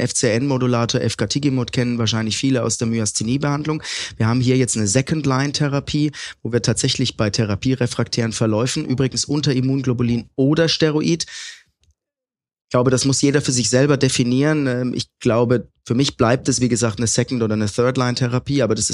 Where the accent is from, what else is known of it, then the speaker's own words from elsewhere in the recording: Würzburg, Bavaria, Germany; Also ich bin ja in Würzburg groß geworden, das weißt du ja.